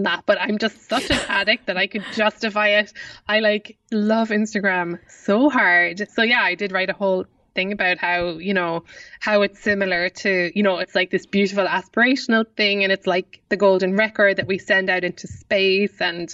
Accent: Kansas City, United States; I'm from Kansas City.

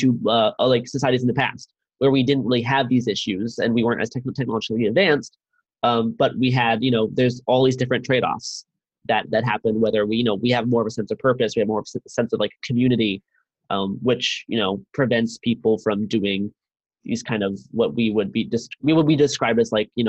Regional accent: Canada; I'm Canadian.

